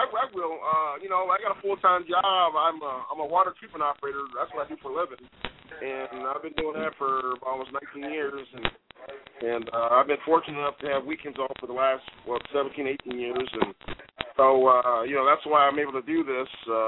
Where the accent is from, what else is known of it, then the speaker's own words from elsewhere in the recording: Iowa, United States; I'm from Iowa, but I love places that I've been before